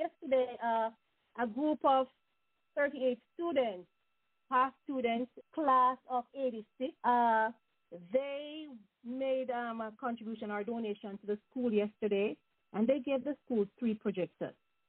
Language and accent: English; Jamaica; I mean, you know what it is growing up in Jamaica, how hard it was.